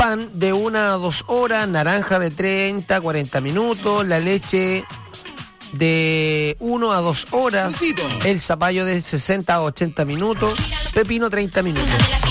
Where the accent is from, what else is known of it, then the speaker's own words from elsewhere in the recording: Chile; mira qué orgullo para nosotros como chilenos